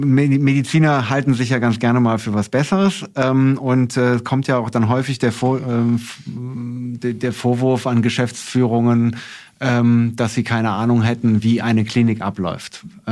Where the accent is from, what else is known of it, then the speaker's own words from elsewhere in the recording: Rhineland, Germany; ich bin ja Rheinländer